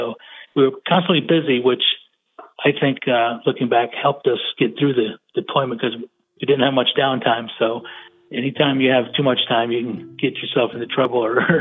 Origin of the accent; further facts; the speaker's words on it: Virginia, United States; I grew up in Virginia, and my father was in the Navy, so we kind of moved around a lot.